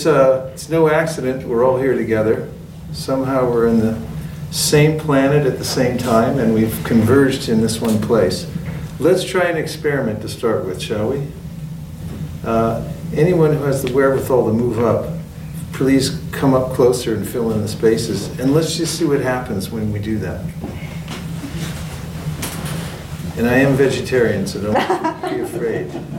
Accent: Lafayette, California, United States; And I grew up in Lafayette, California, and when I was around 15 years old, I became an avid seeker.

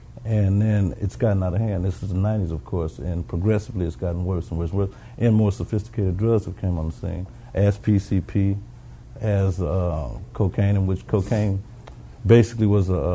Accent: Los Angeles, California, United States; I'm from Los Angeles, California.

